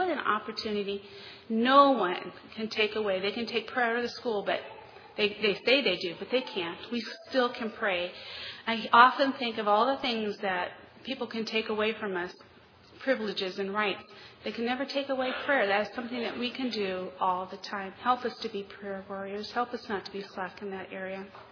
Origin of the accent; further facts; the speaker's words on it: Kansas City, Missouri, United States; I come from Kansas City, Missouri. You know what the motto is for Missouri? The show me state.